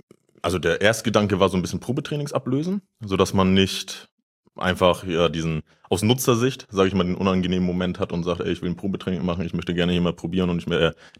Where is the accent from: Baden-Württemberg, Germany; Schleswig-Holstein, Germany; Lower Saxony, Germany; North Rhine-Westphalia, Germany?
Schleswig-Holstein, Germany; Rendsburg; Ja, wie du schon gesagt hast, ich komme aus Rendsburg, aus dem hohen Norden.